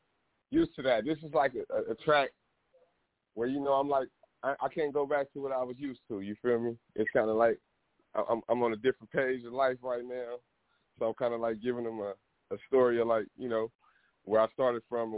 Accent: Compton, California, United States; I'm from Compton, California, you know. You know, I was raised up

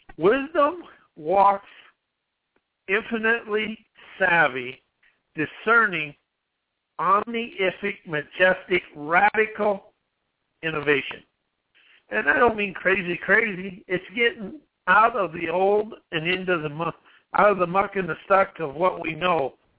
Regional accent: South Dakota, United States; I grew up in South Dakota around the Lakota Sioux and all this, and I was back for a funeral

